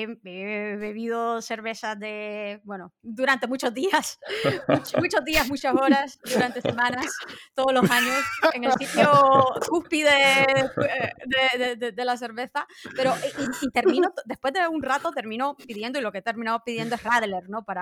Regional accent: Nicaragua; moved away as an adult; yo desde antes trabajaba también en mi país. Yo soy originalmente de Nicaragua, entonces antes de ir a estudiar a Salamanca

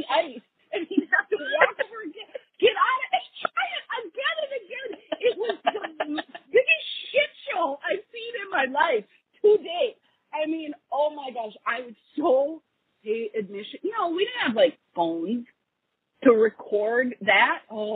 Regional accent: Wisconsin, United States; I went to University of Wisconsin. I was born and raised in Wisconsin.

